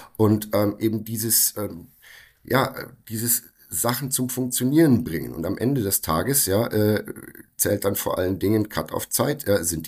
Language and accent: German; Kempten, Bavaria, Germany; in Kempten im Allgäu, wo ich aufgewachsen bin, LKWs ein- und ausgeladen